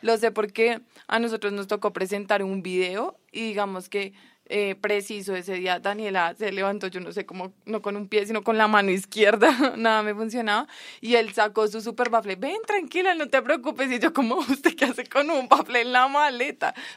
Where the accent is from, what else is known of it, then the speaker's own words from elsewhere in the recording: Colombia; como que no solo somos los colombianos